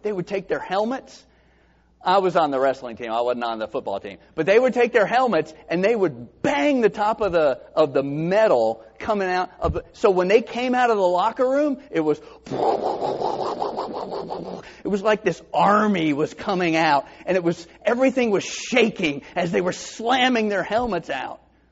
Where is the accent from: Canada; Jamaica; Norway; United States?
United States; Valdosta, Georgia; I grew up in Valdosta High School.